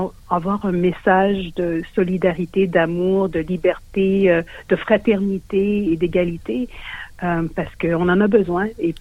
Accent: Montreal, Quebec, Canada; now in Australia; Donc, j'ai grandi à Montréal. Aujourd'hui, je suis montréalaise, donc French Canadian, comme on dit ici. Et ça fait environ 10 ans que j'habite en Australie. Je suis devenue australienne.

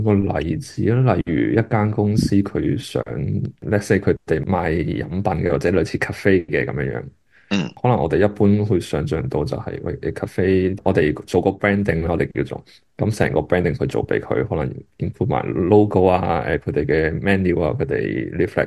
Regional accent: China; 可能真的我哋中国人或者亚洲的文化同西方文化有分别，

